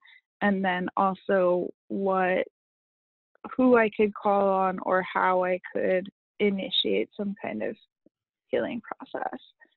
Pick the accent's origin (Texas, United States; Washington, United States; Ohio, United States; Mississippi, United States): Washington, United States; Seattle; On Duwamish land in Seattle, Washington.